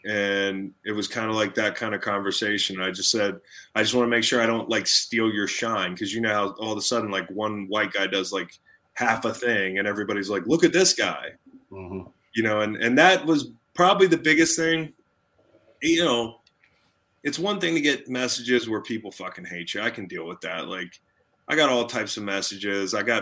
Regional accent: Charlottesville, Virginia, United States; I'm from Charlottesville. I'm a white guy.

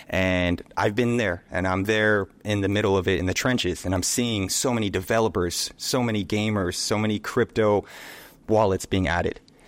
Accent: United States; now in Philippines; I've been out in the Philippines for 15 years. And I was born and raised in America, but I'm half Filipino.

